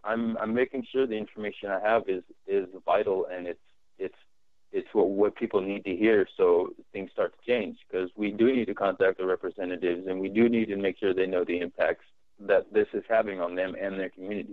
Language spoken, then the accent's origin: English; Majuro, Marshall Islands; So I was born on the Marshall Islands, on Majuro Atoll in 1988, and I was basically most of the time raised by my grandparents. And so they taught me a lot of Marshallese history and the culture